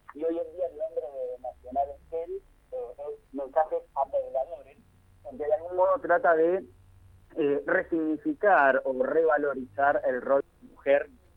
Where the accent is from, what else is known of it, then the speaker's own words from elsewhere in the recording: Buenos Aires, Argentina; yo, como no estoy viviendo de esta zona, yo provengo de Buenos Aires.